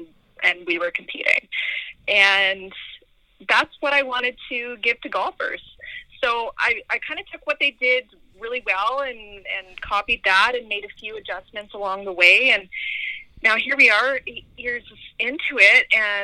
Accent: Regina, Saskatchewan, Canada; now in Alberta, Canada; I grew up in Regina, and I moved out to Alberta. Man, it would have been in 2004.

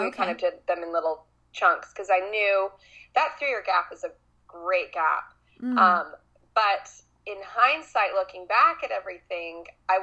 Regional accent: San Diego, California, United States; Well, I grew up in San Diego, California, and I love it here. I still live here.

